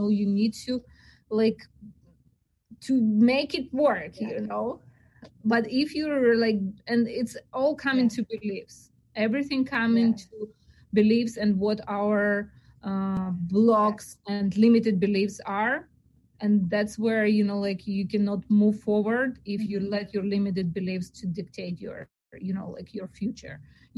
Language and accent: English; Belarus; moved away as an adult; also born or lived in Greece; now in United States; I moved from Belarus to Greece.